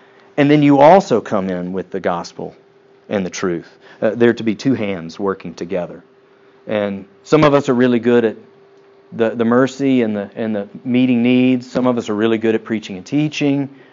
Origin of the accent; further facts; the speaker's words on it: Tennessee, United States; I'm from East Tennessee. I can say this. My family speaks with a really southern accent, a hillbilly accent, and it's just amazing.